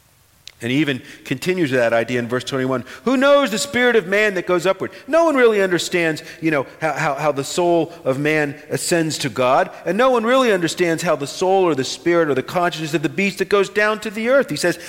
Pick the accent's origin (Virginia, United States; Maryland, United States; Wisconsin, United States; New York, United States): Virginia, United States; I grew up in a house with Robert E. Lee hanging on the wall. I'm from Virginia.